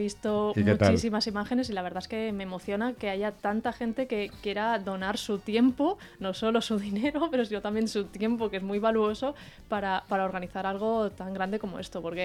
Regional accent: Barcelona, Catalonia, Spain; now in Valencia, Spain; aunque sea de Barcelona, llevo muchos años ya aquí viviendo en Valencia.

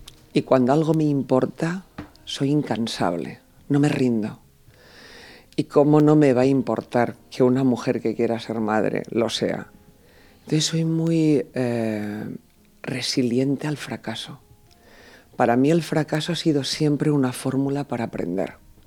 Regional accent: Peñíscola, Valencian Community, Spain; Vivíamos en un pueblo, yo soy de Peñíscola, mi pueblo era pequeñito

